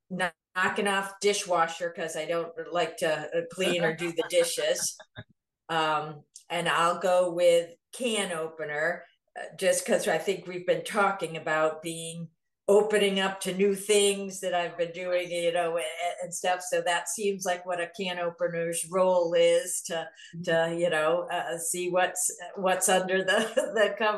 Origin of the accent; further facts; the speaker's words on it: Hebron, United States; a local little cafe bakery here in my town of Hebron. So I'm going to launch it into the world in my hometown.